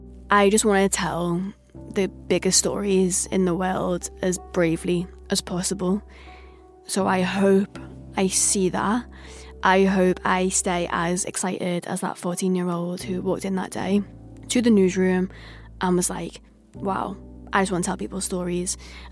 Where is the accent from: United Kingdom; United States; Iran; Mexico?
United Kingdom; Liverpool, North West England; I'm a Scouser. I would never be allowed to take things too seriously.